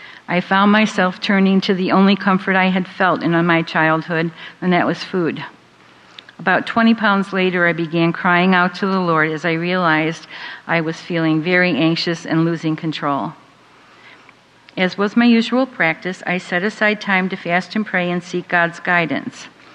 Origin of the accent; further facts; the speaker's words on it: Rochester, New York, United States; I moved my children back to my hometown of Rochester, New York, in January 1988.